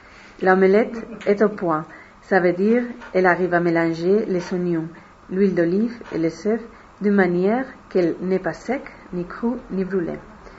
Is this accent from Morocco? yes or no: no; Spain; now in Brussels, Belgium; je suis espagnole et j'habite à Bruxelles depuis quelques années.